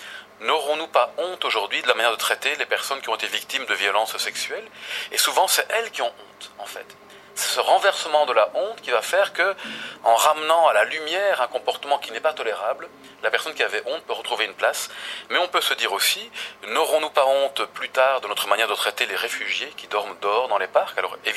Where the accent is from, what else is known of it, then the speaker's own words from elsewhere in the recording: Belgium; accent: Belgian; Moi avec mon accent belge à Paris, je peux en avoir honte.